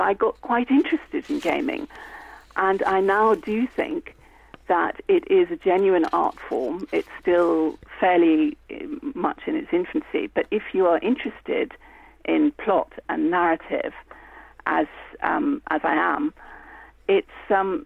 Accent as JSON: {"language": "English", "country": "Italy", "tie": "born or raised there", "moved": "yes", "said": "so unlike the Mediterranean that I grew up with, because I grew up in Italy"}